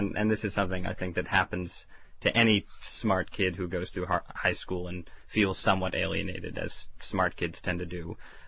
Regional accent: New Haven, Connecticut, United States; I grew up outside New Haven, and so I was in the shadow of Yale.

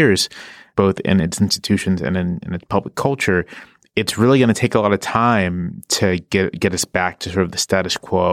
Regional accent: Virginia, United States; I'm from Virginia. I can very clearly see in Virginia politics

